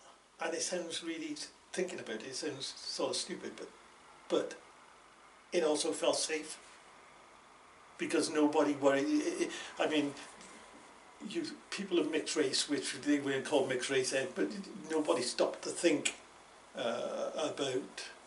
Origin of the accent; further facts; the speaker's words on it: Pill, South West England, United Kingdom; I lived in Pill, and growing up in Pill, most people would of my age would know that Pill was very much a microcosm.